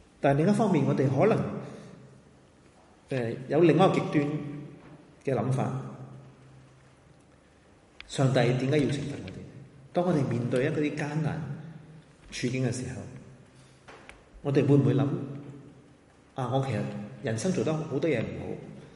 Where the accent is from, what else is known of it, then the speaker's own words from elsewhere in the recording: China; 我哋可能有受住我哋中國人嘅文化